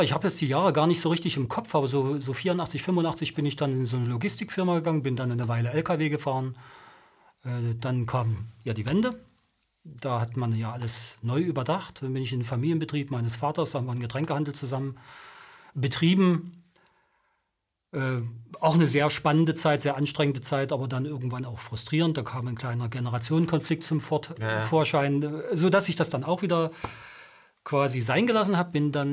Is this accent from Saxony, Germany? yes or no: yes; Dresden, Saxony, Germany; accent: Saxon; also born or lived in Dessau; Aber seit 1965 bin ich Dresdner. Also ich bin schon ein richtiger, echter Dresdner und liebe diese Stadt auch ungemein.